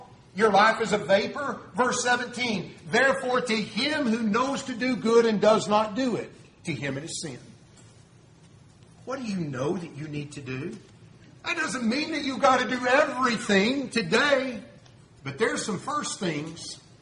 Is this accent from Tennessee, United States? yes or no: no; Tuttle, Oklahoma, United States; in that little town I grew up in Tuttle, Oklahoma